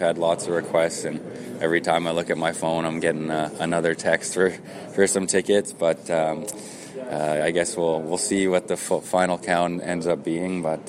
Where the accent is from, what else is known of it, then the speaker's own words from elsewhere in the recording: Calgary, Alberta, Canada; I mean, just like a young kid in here growing up in Winnipeg idolizes the Jets. I mean, I was that same kid in Calgary